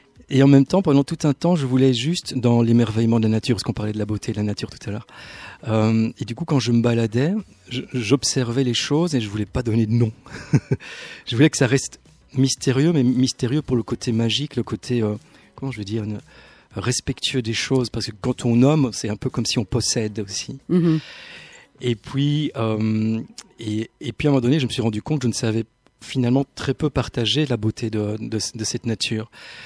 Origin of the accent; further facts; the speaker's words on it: Erezée, Wallonia, Belgium; Je viens d'Érosé.